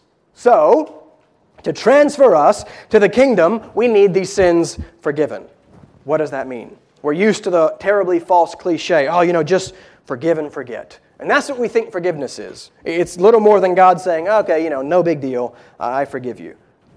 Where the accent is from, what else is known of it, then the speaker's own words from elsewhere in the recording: North Carolina, United States; He mentioned that I was from North Carolina, so I'm a big Panthers fan.